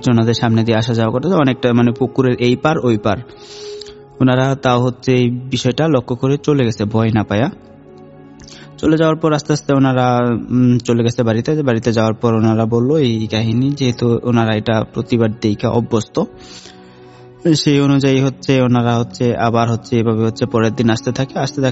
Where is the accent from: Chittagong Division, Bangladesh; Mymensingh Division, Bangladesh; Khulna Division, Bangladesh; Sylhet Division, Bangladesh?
Mymensingh Division, Bangladesh; Mymensingh; now in Dhaka, Bangladesh; ঢাকার বাইরে থেকে না, ঢাকা থেকে আসছি ভাইয়া, আমি ঢাকাতেই থাকি, যদিও আমার গ্রামের বাড়ি ময়মনসিং।